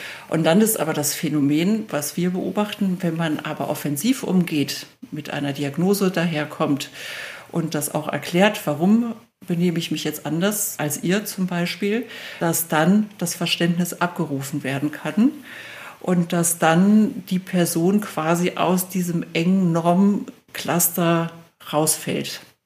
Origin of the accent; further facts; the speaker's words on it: Cologne, North Rhine-Westphalia, Germany; ich komme aus Köln